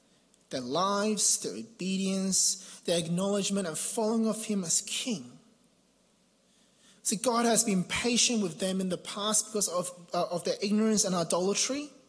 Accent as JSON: {"language": "English", "country": "Hong Kong", "tie": "born or raised there", "said": "this verse always reminds me of growing up in Hong Kong"}